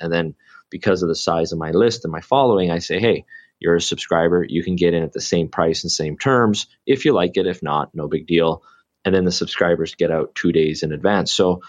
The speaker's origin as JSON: {"language": "English", "country": "Canada", "said": "because I'm Canadian and naturally we you know, you're always focused on things that are happening in your own country"}